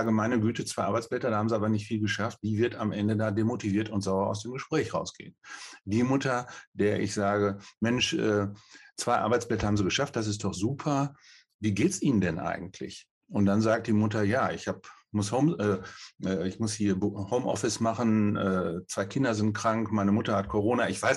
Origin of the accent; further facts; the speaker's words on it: North Rhine-Westphalia, Germany; Ich bin in der Paderborner Gegend groß geworden. Da können Sie sich vorstellen, katholischer geht in Deutschland kaum noch, höchstens in einigen Ecken in Bayern.